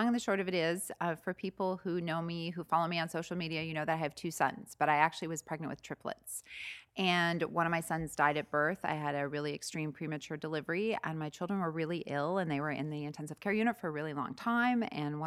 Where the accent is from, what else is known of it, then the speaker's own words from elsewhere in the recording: Winnipeg, Manitoba, Canada; now in London, Canada; Right. I'm from Winnipeg.